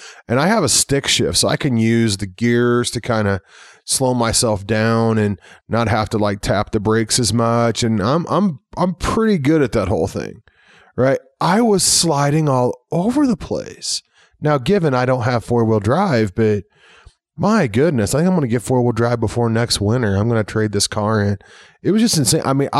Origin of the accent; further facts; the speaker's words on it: Missouri, United States; I grew up in Missouri where they say, if you don't like the weather, wait a minute.